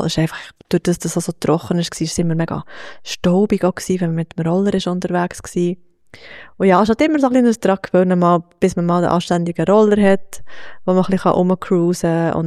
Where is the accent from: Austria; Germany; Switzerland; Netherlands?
Switzerland; wir sind halt einfach gleich in der Schweiz aufgewachsen